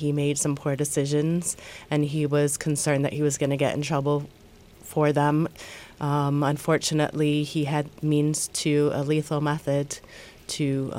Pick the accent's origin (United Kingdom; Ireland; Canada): United Kingdom; England; now in United States; I grew up in England and I didn't have to worry about gun safety for my children.